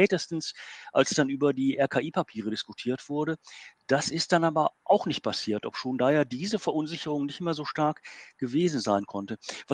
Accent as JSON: {"language": "German", "region": "North Rhine-Westphalia", "country": "Germany", "tie": "born or raised there", "said": "Also ich habe noch als Junge im Ruhrgebiet oft eben mit Grubenunglücken zu tun gehabt."}